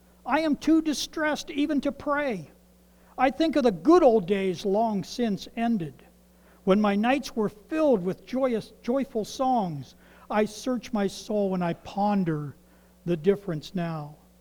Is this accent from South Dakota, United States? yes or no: no; Ohio, United States; Remember, I'm from Ohio. And we talk kind of slow.